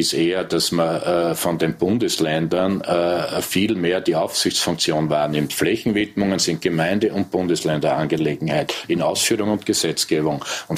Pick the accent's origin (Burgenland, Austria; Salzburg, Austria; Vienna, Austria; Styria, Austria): Styria, Austria; ich kenne das ja von meiner Heimat, der Steiermark